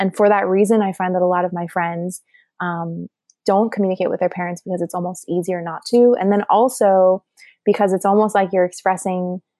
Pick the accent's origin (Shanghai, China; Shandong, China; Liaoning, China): Shanghai, China; also born or lived in Taiwan / South Korea / Thailand; I grew up in Shanghai and Taiwan and we moved around a little bit. I spent some time in Korea and some time in Thailand more, but a lot of time in Asia.